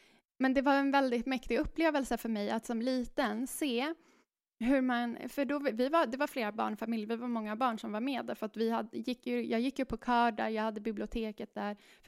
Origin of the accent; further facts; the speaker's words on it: Stockholm, Stockholm County, Sweden; Och jag är från Stockholm.